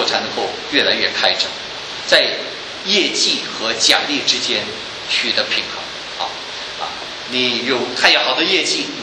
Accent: China; 你知道我们中国人是比较讲人治的

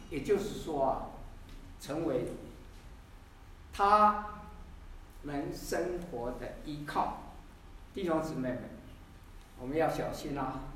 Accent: Taiwan; 我是从台湾来的，我知道台湾啊，哇，三步一小庙，五步一大庙

